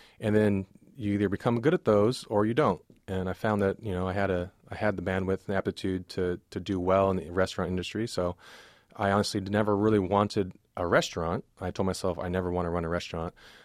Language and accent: English; Salem, Oregon, United States; I grew up right here in Salem. I'm born at the Salem Hospital, went to North Salem High School, and on to Chemeketa in Oregon State. So I'm a hometown boy through and through.